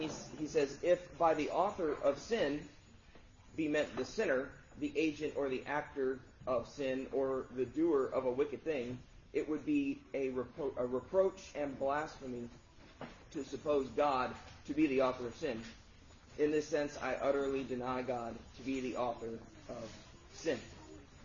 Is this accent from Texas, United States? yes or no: yes; Texas, United States; As a boy growing up in South Texas, right, my dad always used to tell me to keep the door closed